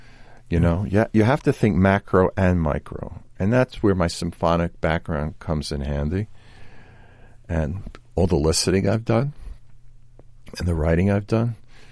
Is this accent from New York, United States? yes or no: yes; New York, United States; being a New Yorker, I was able to go and hear Nathan Milstein play the Bach Chaconne live.